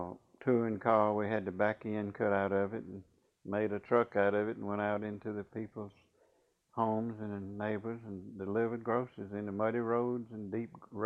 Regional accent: Eden, North Carolina, United States; also born or lived in Spray; now in Floyd, United States; I live in Floyd, Virginia. And I'm originally from Eden most of my life, born in Spray, North Carolina.

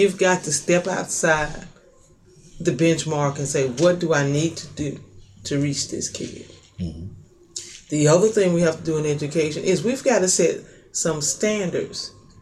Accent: Jackson, Mississippi, United States; Born and raised in Jackson, Mississippi. Graduate of Callaway High School, graduate of University of Southern Mississippi, and a graduate of Memphis Theological Seminary.

